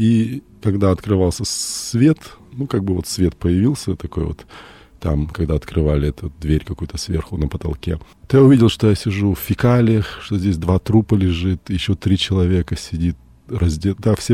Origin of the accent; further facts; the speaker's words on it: Australia; я не иностранец, вообще-то я из Австралии.